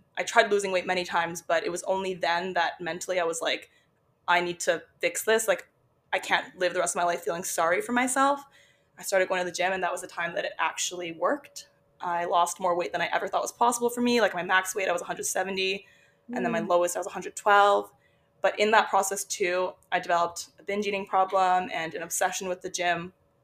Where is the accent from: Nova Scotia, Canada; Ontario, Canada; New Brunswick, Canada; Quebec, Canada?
Ontario, Canada; Toronto; So I'm from Toronto, was born and raised just outside the city. Been living downtown now for about 3.5 years almost.